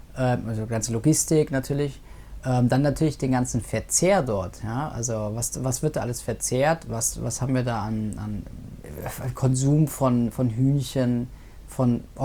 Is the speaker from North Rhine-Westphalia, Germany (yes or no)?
no; Munich, Bavaria, Germany; ich denke mir als Münchner